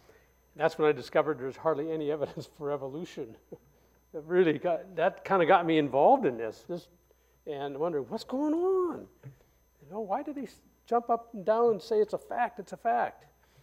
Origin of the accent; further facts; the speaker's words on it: Bozeman, Montana, United States; I'm from Bozeman, Montana, but my sister lives here, so I'm out here every year.